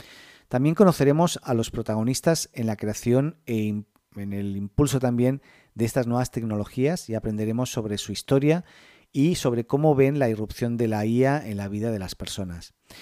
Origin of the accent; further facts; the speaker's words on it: Spain; moved away as an adult; now in Chile; soy español, radicado en Chile desde el 2005.